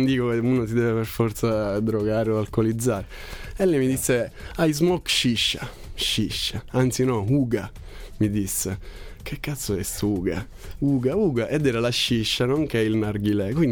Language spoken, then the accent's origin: Italian; Southern Italy, Italy; Io essendo terrone preferisco il caldo e il mare, essere onesti.